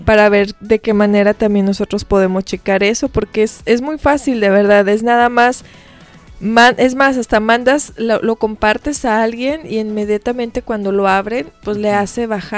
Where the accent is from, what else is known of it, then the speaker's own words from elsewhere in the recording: Mexico; No es tanto que no soy mexicana o que ya me olvidé